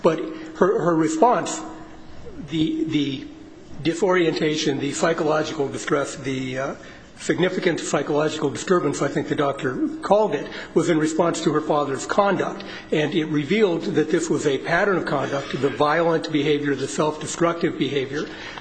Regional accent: Helena, Montana, United States; I'm an attorney from Helena, Montana

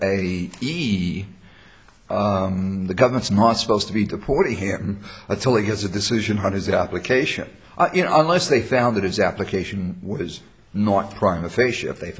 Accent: South Africa; I'm from South Africa originally.

